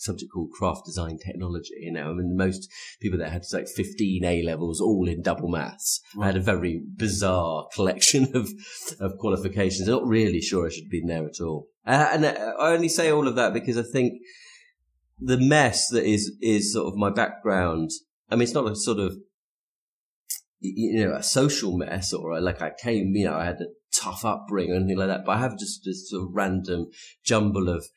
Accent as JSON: {"language": "English", "region": "South West England", "country": "United Kingdom", "tie": "born or raised there", "also_born_or_lived": "Kent", "moved": "yes", "said": "I grew up mainly in the southwest of England, in Devon and Somerset. I mean, I was born in Kent in the southeast, but I kind of moved to Devon and Somerset in the when I was around 7, and I sort of did my growing up there, particularly in Devon."}